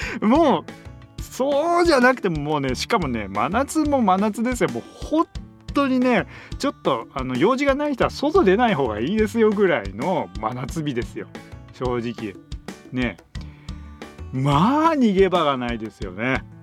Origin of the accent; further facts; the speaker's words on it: Saitama, Japan; 僕の、あの地元埼玉なんですけど